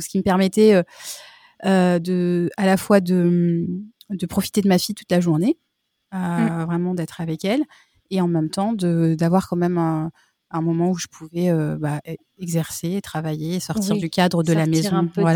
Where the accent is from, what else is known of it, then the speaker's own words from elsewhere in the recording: France; accent: French; Et oui, moi avec mon accent français